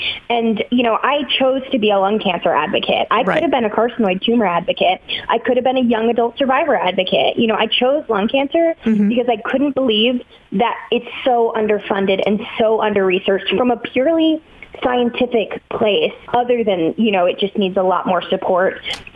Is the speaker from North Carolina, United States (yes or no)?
yes; North Carolina, United States; now in New York City, United States; I grew up in North Carolina in a very rural place.